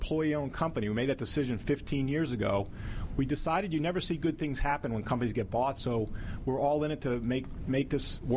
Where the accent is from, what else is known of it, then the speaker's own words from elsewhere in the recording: Huntington, New York, United States; I'm from Huntington, New York, Long Island.